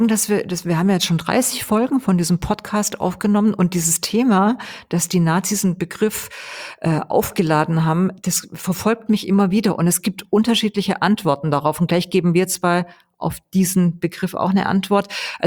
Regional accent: Weingarten, Baden-Württemberg, Germany; Ich komme ja aus Ravensburg-Weingarten

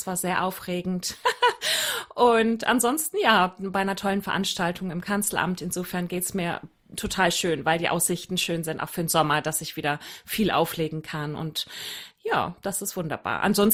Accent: Berlin, Germany; ich bin ja aus Berlin, ne? Und ich bin Deutsche und ich bin groß und blond

